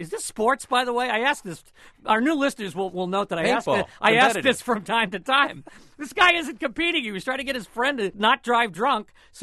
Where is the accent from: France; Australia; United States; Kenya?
United States; Worcester, Massachusetts; all the way from my hometown, Worcester Sharks.